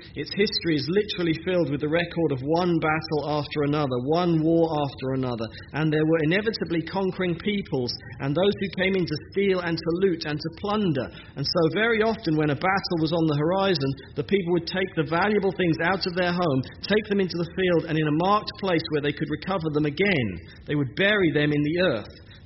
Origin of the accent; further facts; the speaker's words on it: East of England, United Kingdom; Pastor Billy mentioned I'm from the East in England.